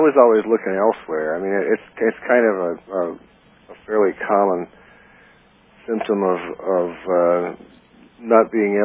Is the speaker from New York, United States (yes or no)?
no; Miami, Florida, United States; born there; also born or lived in Ecuador / Texas / New Orleans; I was born in Miami, and that was strictly a matter of convenience because my father happened to be stationed there at the time. And I don't think we stayed there more than 6 or 7 months. And then we went to Ecuador